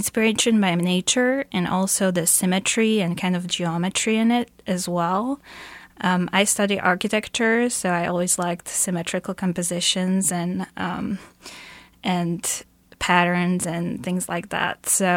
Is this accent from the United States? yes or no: no; Slovakia; I take inspiration from my home country of Slovakia